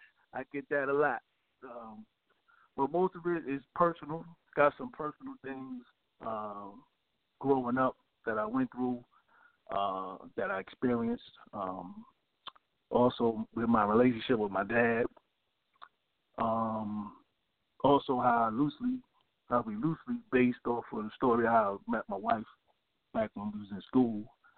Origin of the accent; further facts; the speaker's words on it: Brooklyn, New York, United States; I'm from East New York, Brooklyn.